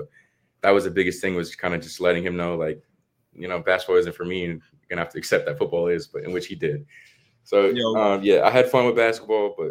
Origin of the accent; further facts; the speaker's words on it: New Hampshire, United States; Yeah, I loved it. New Hampshire gets a lot of hate, though, for, you know, a lot of people don't know where New Hampshire is, really.